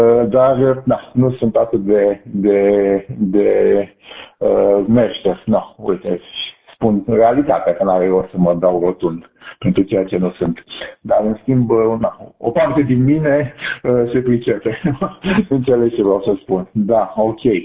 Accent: Fetești, Ialomița County, Romania; born there; eu sunt născut în sud-estul României, la Fetești, în Ialomița.

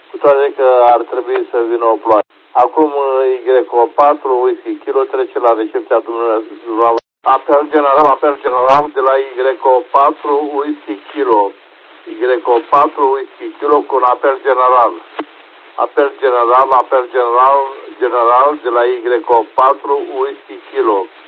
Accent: Brăila, Brăila County, Romania; din Brăila.

